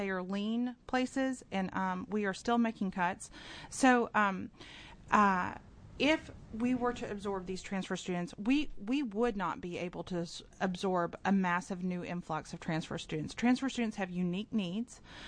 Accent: Tennessee, United States; And with all the talk of Tennessee, since that is my home state and I grew up there

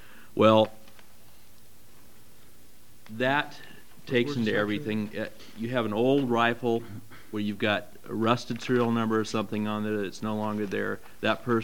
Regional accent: Lake Oswego, Oregon, United States; I'm from Lake Oswego.

